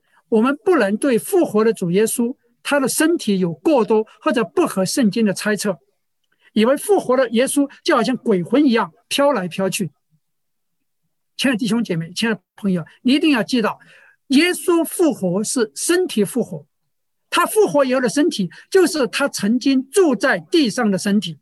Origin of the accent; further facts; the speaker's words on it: Sichuan, China; 不像我们四川人见面总爱问一句你吃了没有